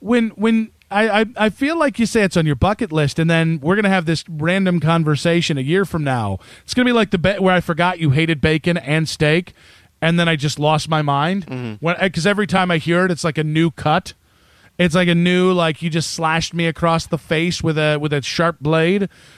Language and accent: English; Wadsworth, Ohio, United States; Oh, you got to understand, I'm from Wadsworth, Bittinger's, and I grew up going there.